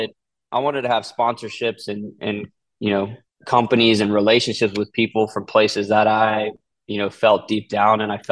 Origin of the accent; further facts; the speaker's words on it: Oklahoma, United States; And growing up in Oklahoma, it was tough not to go to Oklahoma State for golf.